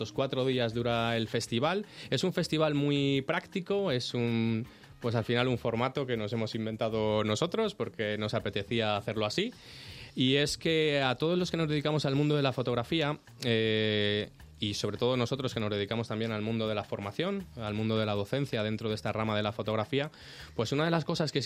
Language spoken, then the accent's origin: Spanish; Madrid, Community of Madrid, Spain; Nosotros somos de aquí, de Madrid